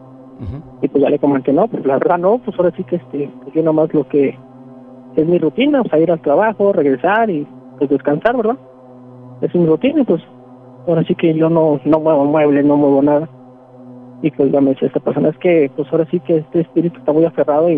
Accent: Hidalgo, Mexico; porque yo soy de Hidalgo, y pues es un pueblito.

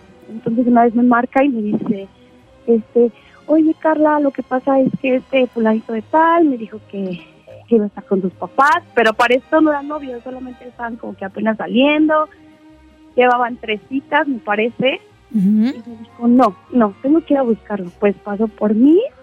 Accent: Mexico City, Mexico; Soy de la Ciudad de México, de la alcaldía Azcapotzalco

